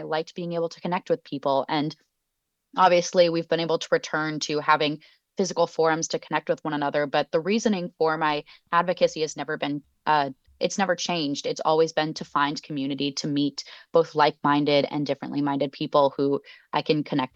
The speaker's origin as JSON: {"language": "English", "town": "San Mateo", "region": "California", "country": "United States", "tie": "born or raised there", "said": "My first campaign I ever volunteered on was for a city council member in my hometown of San Mateo when I was 15 years old."}